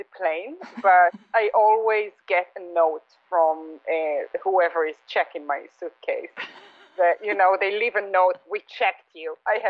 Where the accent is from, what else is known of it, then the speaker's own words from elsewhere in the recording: Israel; growing up in Israel, I was always like fascinated with shards and archaeology. And actually, the kibbutz where I grew up, it's sitting right next to the royal palace of King Ehab.